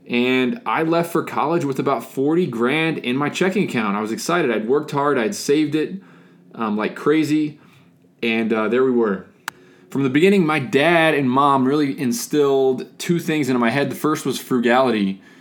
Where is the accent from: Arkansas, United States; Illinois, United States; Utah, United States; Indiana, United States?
Indiana, United States; I was born in 1989 in Southern Indiana. My dad was a construction manager for a local business. My mom was a school nurse at my high school. I was a middle-class kid, lived on a farm out in the middle of nowhere.